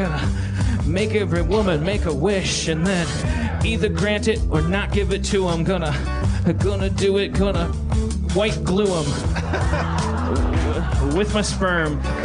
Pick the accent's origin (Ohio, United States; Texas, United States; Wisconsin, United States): Wisconsin, United States; I'm from Wisconsin.